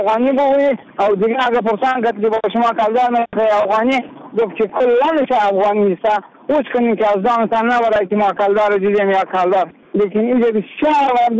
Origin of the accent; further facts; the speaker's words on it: Afghanistan; ما از خدمتگاره افغان هستیم و از افغانستان هستیم